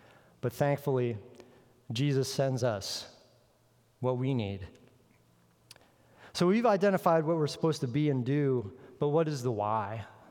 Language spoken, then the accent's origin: English; Florida, United States; Now, we are from Florida.